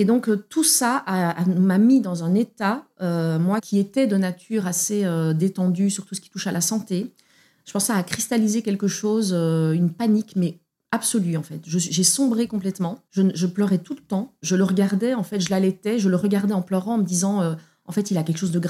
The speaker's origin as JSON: {"language": "French", "country": "Belgium", "lives_now": "Paris, France", "said": "je suis belge, je vis à Paris depuis plus de 20 ans. Je suis venue à Paris pour le boulot"}